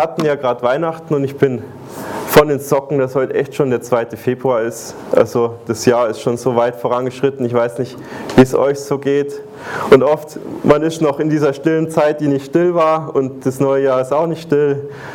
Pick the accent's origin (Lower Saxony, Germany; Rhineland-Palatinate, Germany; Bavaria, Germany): Bavaria, Germany; now in Switzerland; Wenn ich jetzt sage Servus, also wir kommen aus Bayern